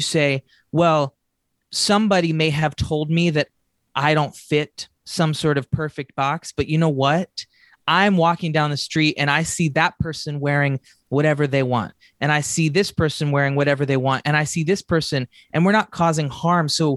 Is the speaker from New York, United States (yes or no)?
no; Nashville, Tennessee, United States; but I grew up in Nashville, Tennessee, you know, totally admiring and around the idea of the music industry.